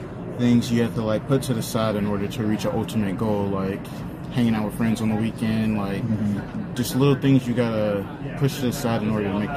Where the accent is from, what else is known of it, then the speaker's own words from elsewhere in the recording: Raleigh, North Carolina, United States; now in Chicago, United States; From Raleigh, North Carolina.